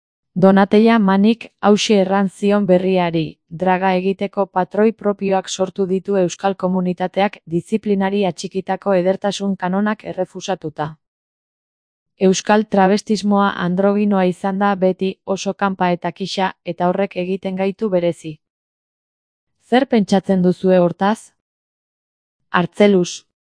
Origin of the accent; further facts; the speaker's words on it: Pamplona, Navarre, Spain; Aparte, Iruñekoak gara eta gaztelaniaz eta euskaraz mintzo gara.